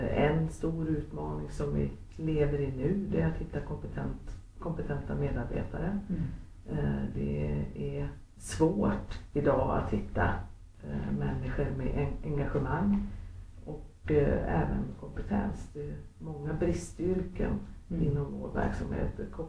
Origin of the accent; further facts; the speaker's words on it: Sandviken, Gävleborg County, Sweden; moved away as an adult; now in Stockholm, Sweden; Jag kommer från en ort som heter Sandviken. Som ligger cirka 20 mil norr om Stockholm. Bruksort. Med allt vad det innebär. Och lämnade så många unga människor jag då när jag hade gått ut gymnasiet. Och flyttade till Stockholm. Och sen har jag växelvis bott i Stockholm